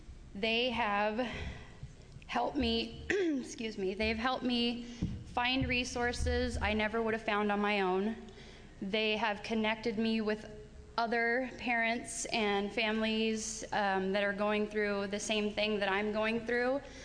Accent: Pendleton, Oregon, United States; I am from Pendleton.

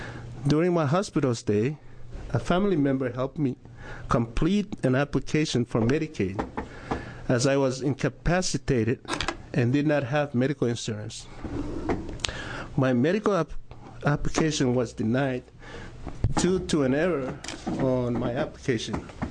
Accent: Micronesia; I am from Federated States of Micronesia

